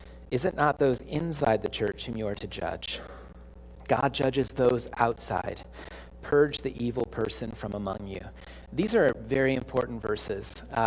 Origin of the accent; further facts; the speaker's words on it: California, United States; I grew up in California. It's very different there in terms of church going.